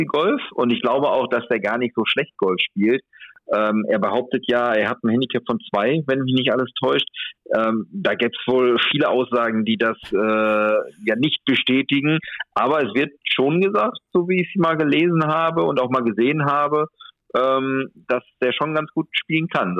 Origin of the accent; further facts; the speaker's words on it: Gelsenkirchen, North Rhine-Westphalia, Germany; Jetzt, ich komme aus dem Gelsenkirchener Raum, wie vielleicht schon der eine oder andere weiß.